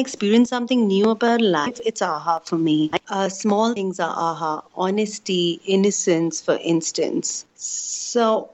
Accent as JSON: {"language": "English", "country": "India", "said": "So my cultural background, basically, I'm an Indian. That's how I identify myself."}